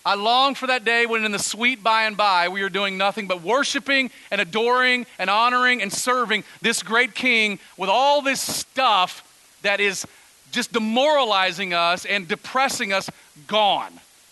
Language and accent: English; United States; Listen, I am as much American as there is. I love this nation that we live in.